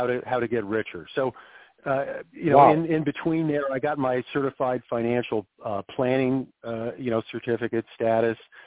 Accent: Macungie, Pennsylvania, United States; Again, I grew up in Macungie, Pennsylvania, right in the Allegheny Mountains. Didn't do a lot of traveling. Went to Penn State

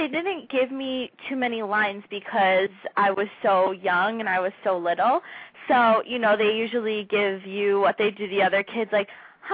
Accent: Philadelphia, Pennsylvania, United States; accent: Philadelphia; But when I was little, I said note because, again, my Philly accent.

